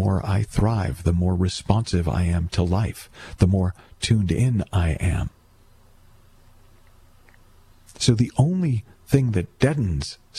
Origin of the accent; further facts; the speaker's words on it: Boston, Massachusetts, United States; And I was from Boston, so I'm going to get wicked smart.